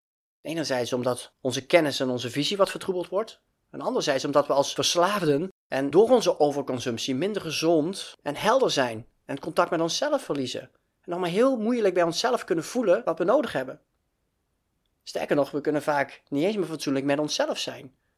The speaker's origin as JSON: {"language": "Dutch", "region": "Limburg", "country": "Netherlands", "said": "Ik kom oorspronkelijk uit Limburg, dus ik heb het allemaal wel meegemaakt."}